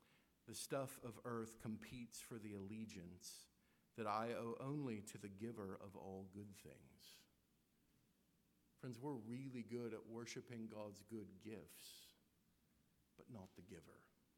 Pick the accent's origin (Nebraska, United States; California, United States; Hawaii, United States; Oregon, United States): Nebraska, United States; Lincoln; I grew up in Nebraska, which means the team I root for wears red, but it's not Georgia. When people would come to visit us in Lincoln, we would always, you can't miss it.